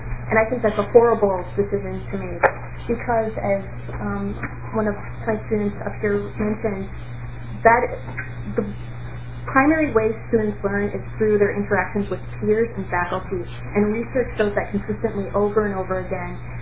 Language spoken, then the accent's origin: English; St. Cloud, Minnesota, United States; I'm a first-generation college student. I'm from the St. Cloud area. I'm one of those students that should have never made it this far without the Minnesota Miracle. My parents both grew up on farms.